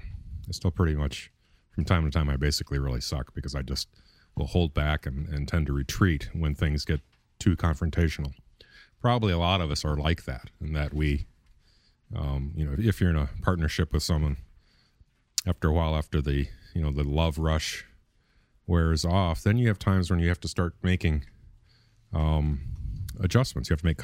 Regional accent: Austin, Texas, United States; I'm a sex and love addict. I'm from Austin, Texas.

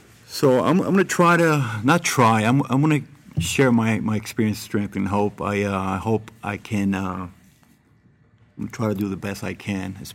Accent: Brooklyn, New York, United States; You know, I hated moving to Jersey at first because I loved Brooklyn. I grew up in Brooklyn. Everything about Brooklyn I love.

